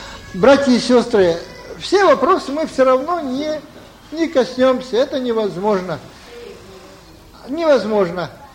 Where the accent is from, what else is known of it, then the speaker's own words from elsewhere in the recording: Moldova; Мы из Молдавии трудились на Курилах, вот сейчас на Сахалине.